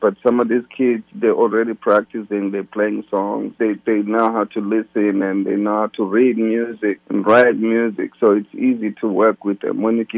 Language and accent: English; South Africa; moved away; I came from South Africa where things were difficult, but because I love the music, I kept playing the music until I was given a chance to see the world.